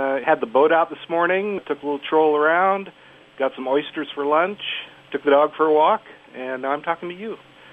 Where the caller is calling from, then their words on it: Seabeck, Washington, United States; I'm calling from Seebeck, Washington.